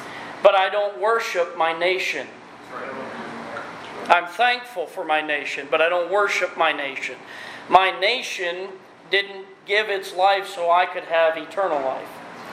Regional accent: United States; now in Canada; I make my home in Canada now, but make no mistake, I am not a Canadian. Amen. I am an American.

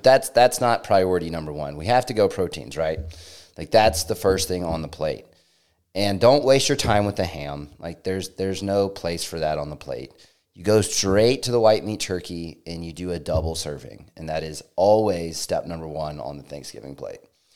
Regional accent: Alabama, United States; growing up in the South in Alabama, like real legitimate, like stuffing where it should clog your arteries.

